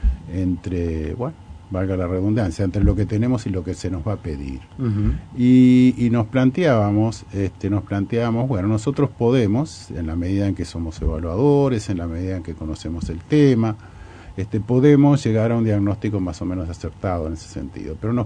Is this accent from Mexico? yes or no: no; Uruguay; para Uruguay eso es una distinción, que a ver que un uruguayo sea el revisor de esa primera ronda.